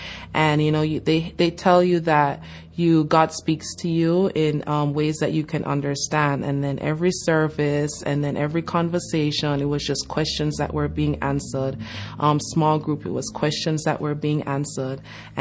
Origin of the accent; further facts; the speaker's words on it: Jamaica; So I'm originally from Jamaica, which is a very God-fearing country.